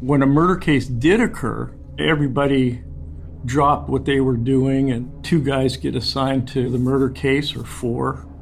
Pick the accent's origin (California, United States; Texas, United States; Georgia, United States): California, United States; Santa Cruz; Well, Mickey and I were born and raised in Santa Cruz.